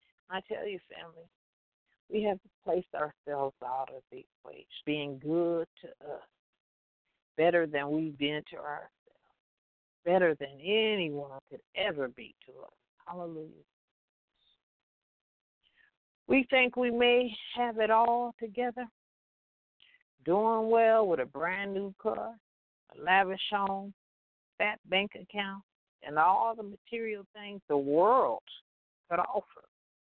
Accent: Compton, California, United States; I look back, family, at growing up in Compton.

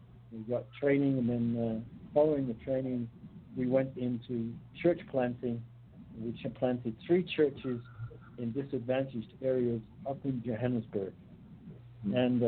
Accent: United Kingdom; moved away as an adult; now in South Africa; You probably gathered already from my accent that I'm actually British. And we came out to South Africa in 1975.

